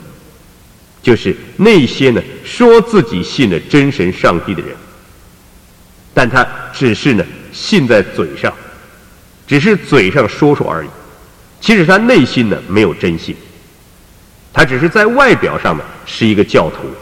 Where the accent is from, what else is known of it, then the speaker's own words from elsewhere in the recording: China; 我们中国人说呢，这是朱门酒肉臭啊，路有冻死骨